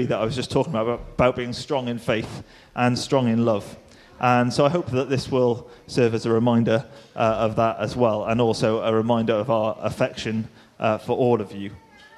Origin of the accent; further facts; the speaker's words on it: Wales, United Kingdom; One, because you all know that I'm Welsh